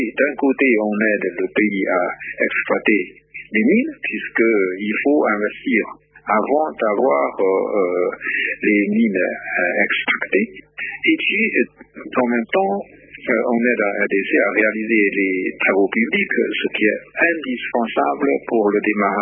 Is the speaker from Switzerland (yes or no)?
no; China; French is a second language; lorsque nous, les Chinois, nous voulons mener des coopérations, nous voulons aussi que ça aille vite. Chez nous, en Chine, on travaille et beaucoup